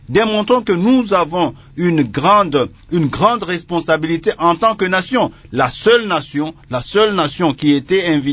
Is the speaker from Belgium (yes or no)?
no; DR Congo; Et nous sommes congolais et nous partageons ça.